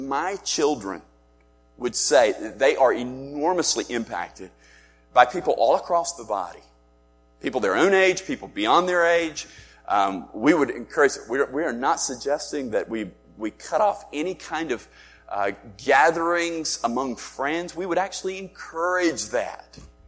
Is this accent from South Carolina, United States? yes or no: yes; Spartanburg, South Carolina, United States; I wanted to take him to Spartanburg, South Carolina, and you got to try the Beacon, and you got to taste this.